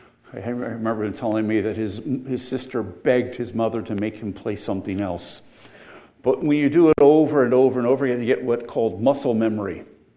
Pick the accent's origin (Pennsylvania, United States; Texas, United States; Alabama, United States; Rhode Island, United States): Pennsylvania, United States; I grew up in Pennsylvania, as you all know